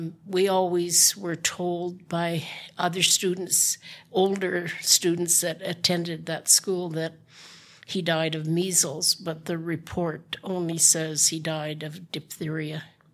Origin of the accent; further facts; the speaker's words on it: Whitehorse, Yukon, Canada; Well, I was born and raised here in Whitehorse.